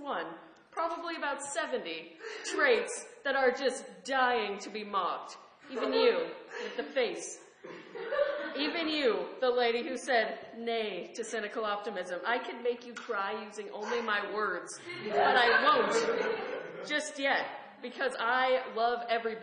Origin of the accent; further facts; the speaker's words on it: Mendocino, California, United States; I'm from Mendocino